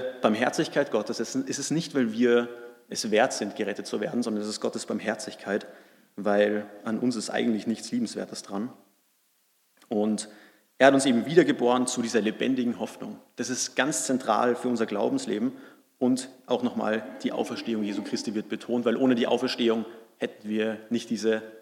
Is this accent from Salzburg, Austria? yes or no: yes; Salzburg, Austria; Ich bin ja in Salzburg aufgewachsen und Salzburg ist ja übersät mit Kirchen.